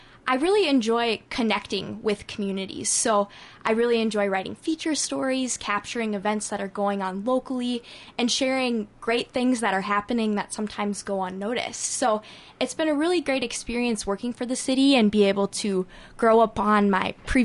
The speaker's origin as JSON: {"language": "English", "town": "Cannon Falls", "region": "Minnesota", "country": "United States", "tie": "born or raised there", "said": "And I grew up in Cannon Falls my whole life."}